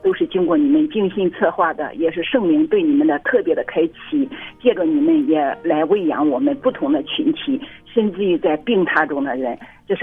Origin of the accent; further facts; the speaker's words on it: Guangdong, China; 我是广东的